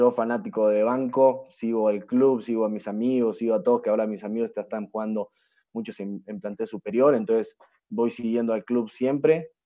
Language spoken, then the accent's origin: Spanish; Argentina; now in Mexico; yo obviamente tengo a Argentina presente siempre, pero yo ya soy mexicano, represento a México como si fuese un mexicano más